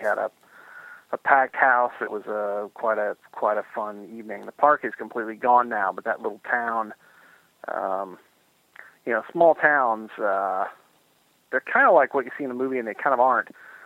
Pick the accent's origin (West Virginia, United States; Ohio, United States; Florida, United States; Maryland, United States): Ohio, United States; Columbus; now in Los Angeles, United States; until I moved to Los Angeles right after Beyond M's Door, I was born and raised in Columbus.